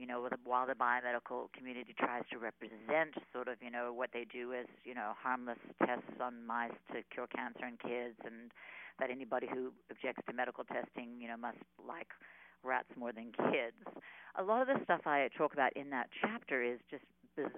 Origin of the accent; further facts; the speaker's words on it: Australia; Well, I'm an Aussie girl, so sometimes it comes out proper and sometimes it doesn't.